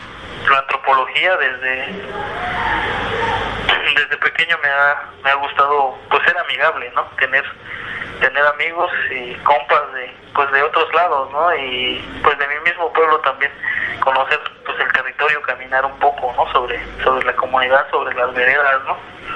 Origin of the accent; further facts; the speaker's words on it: Oaxaca, Mexico; Pertenezco a la comunidad de los Xochitlán de Flores Magón. Y a su vez pertenecemos al grupo indígena Mazateco, que está ubicado en el noroeste del estado de Oaxaca.